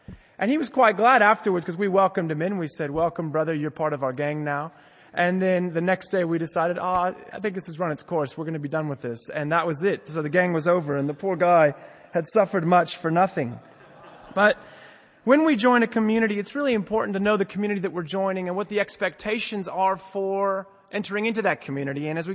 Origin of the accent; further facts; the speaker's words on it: Los Angeles, California, United States; Many of you know that I'm from Los Angeles. I grew up outside of LA.